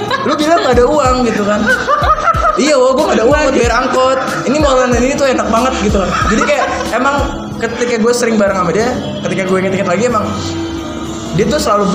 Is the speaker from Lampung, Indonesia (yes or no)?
no; Tangerang, Banten, Indonesia; Oke, gue dari Tangerang.